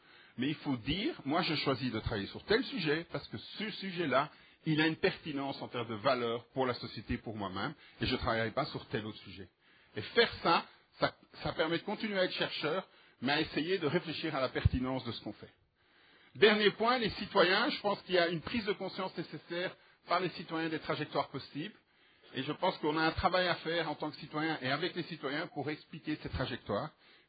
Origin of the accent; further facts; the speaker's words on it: Wallonia, Belgium; Et vous pouvez venir chez nous, en Ardennes. C'est hier, et le printemps est enfin arrivé en Belgique.